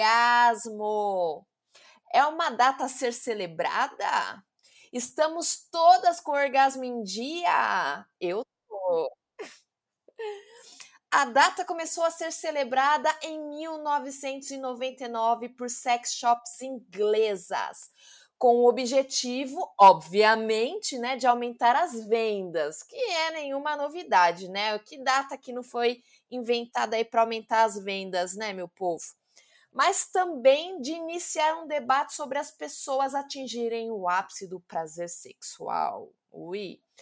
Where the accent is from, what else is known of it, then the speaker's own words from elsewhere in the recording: São Paulo, Brazil; accent: paulista; sou de São Paulo, então este meu sotaque, quando você ouvir um sotaque paulista, é o meu.